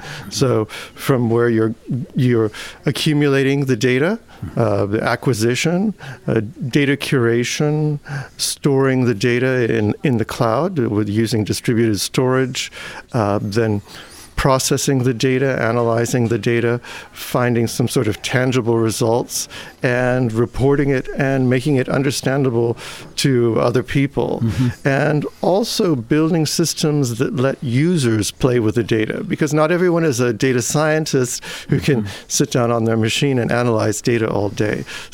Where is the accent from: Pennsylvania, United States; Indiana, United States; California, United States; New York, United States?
California, United States; born there; I was born in California